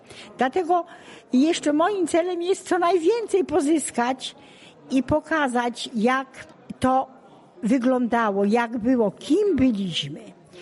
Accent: Tyczyn, Subcarpathian Voivodeship, Poland; ja jestem rodowitą tyczynianką. Jest już nas niewiele w Tyczynie.

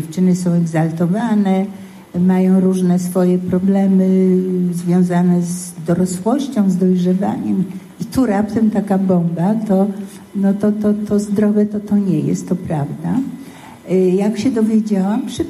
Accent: Michalin, Masovian Voivodeship, Poland; złapała dziecko i wyjechała pod Warszawę do Michalina i dlatego ja tam spędziłam dzieciństwo.

